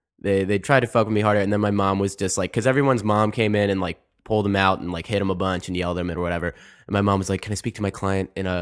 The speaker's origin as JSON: {"language": "English", "town": "Morgantown", "region": "West Virginia", "country": "United States", "tie": "born or raised there", "said": "I grew up in Morgantown, West Virginia."}